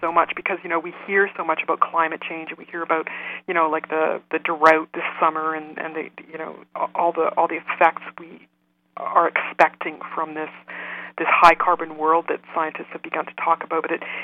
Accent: Saskatchewan, Canada; Well, I grew up in Saskatchewan, so I started off with some of the same questions.

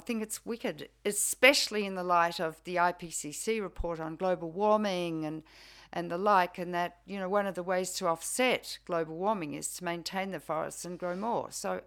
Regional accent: Australia; So I, as an Australian, feel quite impotent and not knowing which way to turn.

